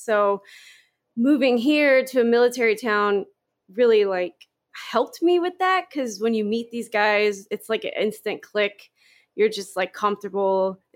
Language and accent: English; Miami, Florida, United States; Well, I'm actually from Miami, Florida, where fishing's really common.